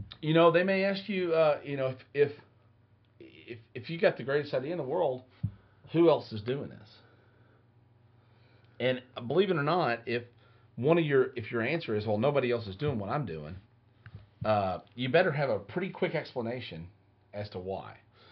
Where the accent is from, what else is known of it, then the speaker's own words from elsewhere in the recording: the South, United States; I'm from the South, and the old joke is even every now and then the old blind sow finds an acorn.